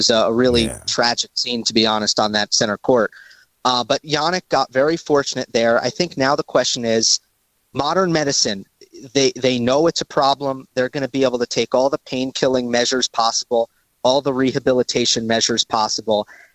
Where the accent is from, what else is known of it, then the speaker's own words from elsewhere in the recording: New York, United States; I grew up in New York just like yourself and listening to The Fan and dreamt of having a show like yours.